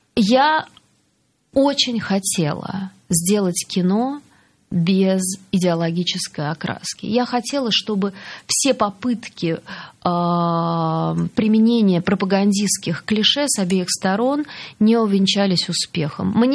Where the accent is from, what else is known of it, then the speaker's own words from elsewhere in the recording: Saint Petersburg, Russia; Мне было очень важно именно в Петербурге совершить такое, как бы, поездку по кинотеатрам. Ну, все-таки это мой родной город.